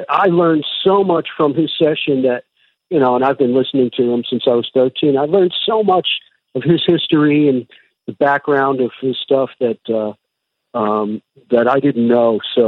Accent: New York, United States; growing up in New York, I didn't kind of like segment, I didn't put my music taste in boxes

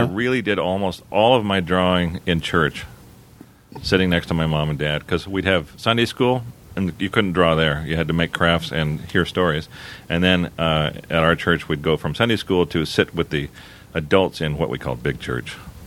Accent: Playa del Rey, California, United States; I grew up in Playa del Rey. Uh-huh. And I say I grew up there because I landed there when I was 10 and lasted through high school there

